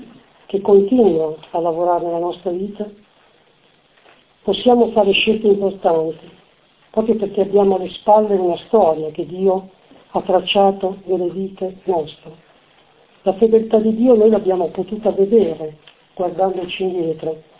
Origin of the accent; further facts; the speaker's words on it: Formigine, Emilia-Romagna, Italy; now in Ferrara, Italy; Io vengo da Formigine, oggi sono a Ferrara.